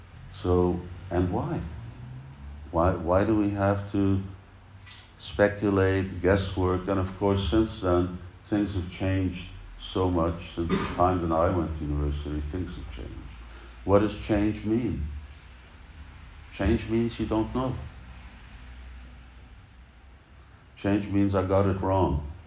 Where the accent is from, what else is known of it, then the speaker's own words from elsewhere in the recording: Canada; accent: Canadian; I'm not from America, by the way, my accent is from Canada, it's a Canadian accent.